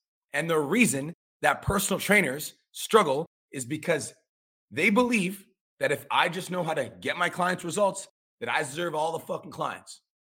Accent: Calgary, Alberta, Canada; there were trainers where I grew up in Calgary, it was really competitive.

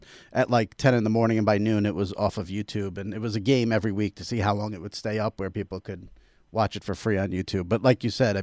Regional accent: New York, United States; I'm a New Yorker

